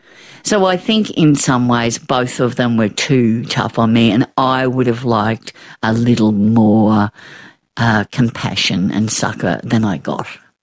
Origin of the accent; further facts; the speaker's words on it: Yarram, Victoria, Australia; born there; I was born in Yarram and Dad was teaching a little school in Tarraville in Gippsland on the coast there.